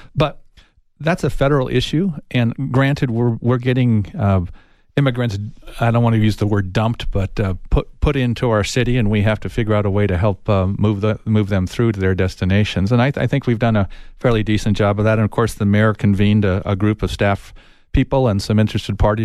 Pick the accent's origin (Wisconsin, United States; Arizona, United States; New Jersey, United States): Arizona, United States; Tucson; And when I hop off the plane and someone asks me where I'm from, I say I'm from Tucson.